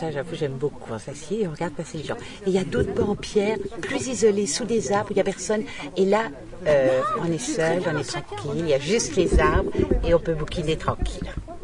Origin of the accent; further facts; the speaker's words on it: Dijon, Bourgogne-Franche-Comté, France; Je suis de Dijon, hein